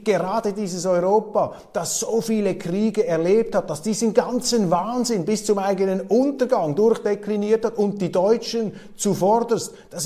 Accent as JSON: {"language": "German", "country": "Switzerland", "said": "ich würde mich auch dem Westen zurechnen, auch als Schweizer, selbstverständlich"}